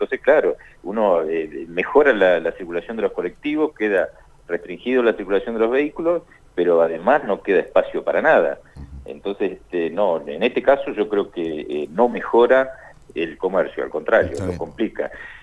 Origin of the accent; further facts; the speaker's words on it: Neuquén, Argentina; Yo soy de Neuquén, me vestí de chico en Suistil